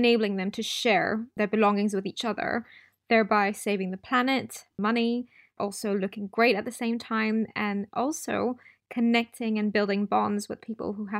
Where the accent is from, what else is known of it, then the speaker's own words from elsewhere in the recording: Singapore; So I grew up in Singapore